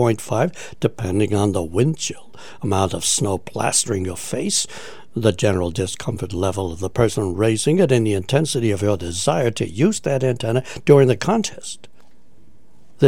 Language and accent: English; Washington, District of Columbia, United States; I grew up in Washington, D.C.